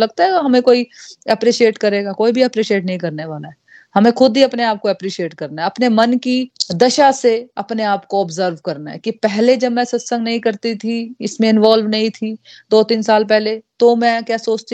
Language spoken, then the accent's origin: Hindi; India; हम भारत भूमि में पैदा हुए हैं